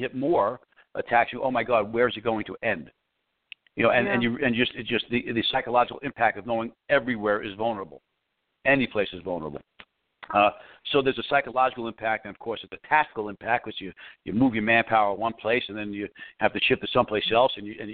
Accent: New York City, New York, United States; I grew up in New York City, even though I'm out of there now

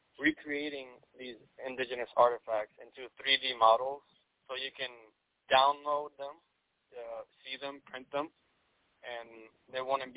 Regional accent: Arecibo, Puerto Rico; Oh, well, I'm from Puerto Rico. I was born and raised in Arecibo.

